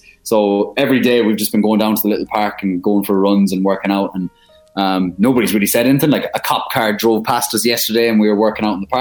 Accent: Ireland; like whenever I tell them I'm Irish, they don't really know where I'm from in Ireland.

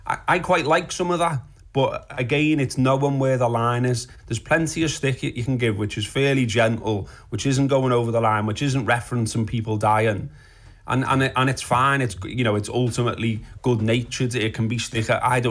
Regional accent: Liverpool, North West England, United Kingdom; I grew up in Highton in Liverpool

